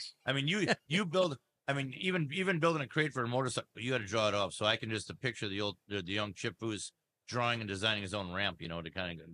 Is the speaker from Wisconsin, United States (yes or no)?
yes; Wisconsin, United States; We always would laugh because we're from Wisconsin and we did the same thing.